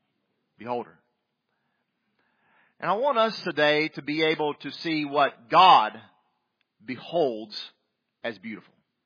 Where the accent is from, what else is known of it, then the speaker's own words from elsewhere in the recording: the South, United States; accent: southern; I know my southern accent doth betray me.